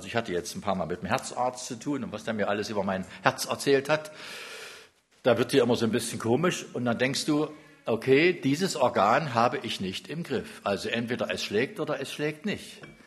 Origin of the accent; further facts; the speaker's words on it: Jena, Thuringia, Germany; Also ich bin ja ganz brav groß geworden in Jena